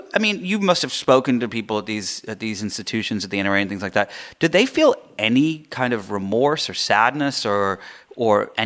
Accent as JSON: {"language": "English", "region": "England", "country": "United Kingdom", "tie": "born or raised there", "said": "I grew up in England during the IRA bombings"}